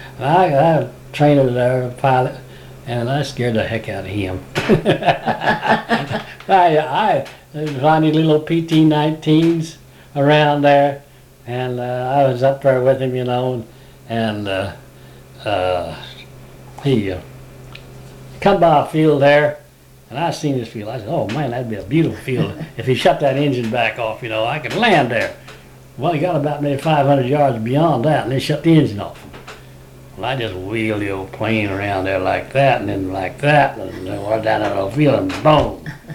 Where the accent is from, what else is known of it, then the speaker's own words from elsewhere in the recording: Fredonia, Kansas, United States; That was in Fredonia, Kansas.